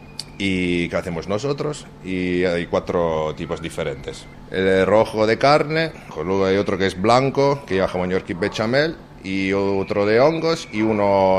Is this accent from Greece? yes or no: no; Abruzzo, Italy; Spanish is a second language; Abruzzo. Ajá. Es la, bueno, la región que está enfrente de Lazio.